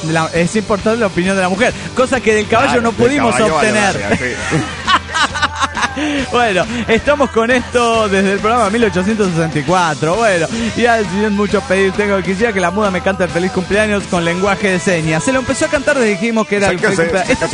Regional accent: Peru; moved away; Pero vine a Perú a saludar. Vine porque es mi tierra.

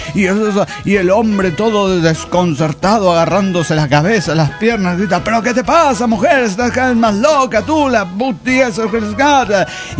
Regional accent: Arica, Arica y Parinacota, Chile; de Arica, Chile

